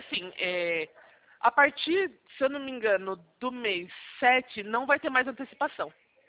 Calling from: São Carlos, São Paulo, Brazil; Eu sou aqui da Poupacred, eu sou daqui da cidade de São Carlos.

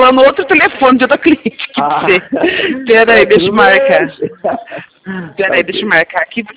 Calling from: São Carlos, São Paulo, Brazil; A gente é do estado de São Paulo.

